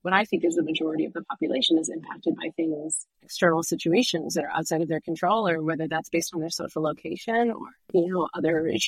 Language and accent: English; Chicago, Illinois, United States; I grew up in Chicago. Both my parents are South Asian.